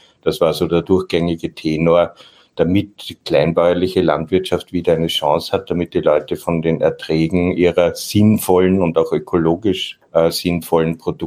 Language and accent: German; Vienna, Austria; Ich bin in Wien, in meiner Heimat.